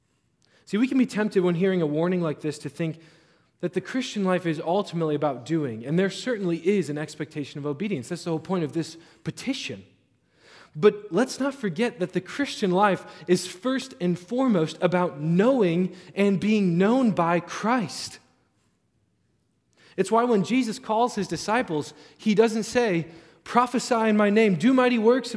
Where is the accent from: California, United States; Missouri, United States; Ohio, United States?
Ohio, United States; Cleveland; I'm from Cleveland. My family's from Cleveland. We are Browns fans.